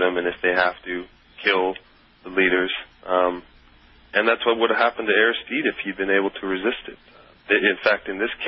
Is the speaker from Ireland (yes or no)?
no; Canada; I'm from Canada